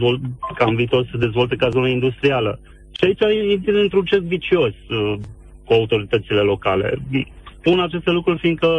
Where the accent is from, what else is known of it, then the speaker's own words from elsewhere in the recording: Transylvania, Romania; sunt ardelean și de multe ori merg acasă și prefer să merg cu mașina.